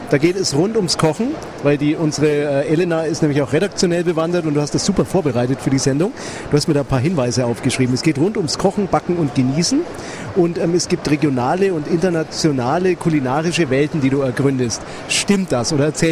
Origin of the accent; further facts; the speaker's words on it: Bavaria, Germany; Was fällt mir als Mittelfranke ein, wenn ich an Baden-Württemberg denke?